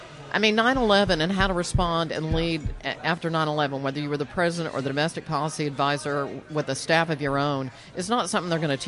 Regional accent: Texas, United States; I miss it desperately because I'm a Texan through

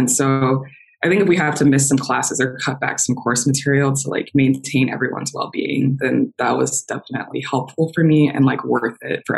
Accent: Stone Mountain, Georgia, United States; Okay, so I grew up in Atlanta, Georgia. I specifically in Stone Mountain, which is kind of on the east side. And I was born and raised there.

